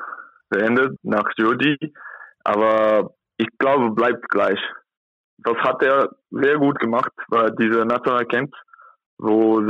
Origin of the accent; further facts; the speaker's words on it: São Paulo, Brazil; German is a second language; now in Germany; Ich komme aus São Paulo, das ist 12 Millionen Personen, da wohnt.